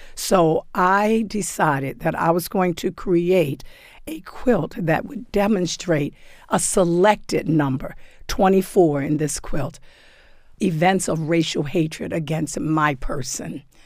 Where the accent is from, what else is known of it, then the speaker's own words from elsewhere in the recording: United States; I am American through and through. This is an American story.